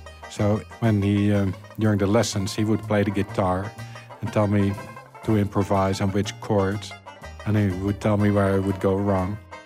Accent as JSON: {"language": "English", "town": "The Hague", "region": "South Holland", "country": "Netherlands", "tie": "born or raised there", "said": "in The Hague, that was my hometown"}